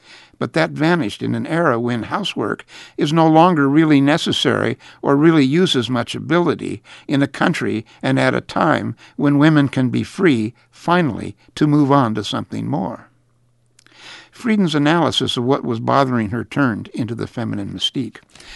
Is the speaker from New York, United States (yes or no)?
no; Cincinnati, Ohio, United States; I grew up in one in Cincinnati, where the dads drove off to work every morning and went in what was then the only family car